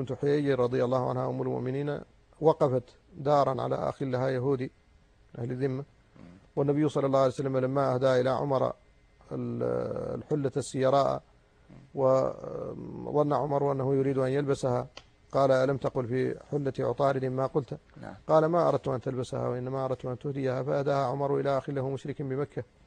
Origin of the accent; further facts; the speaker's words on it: Mauritania; وعندنا في موريتانيا ينقص التدين.